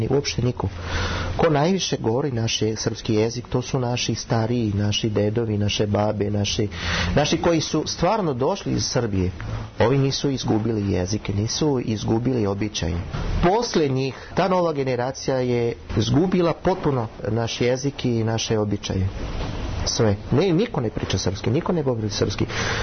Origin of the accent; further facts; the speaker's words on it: Brazil; first language Romani; Serbian is a second language; Moj prvi portugalski nije moj prvi jezik. Moj prvi jezik je romski. Kad mi pričamo romski.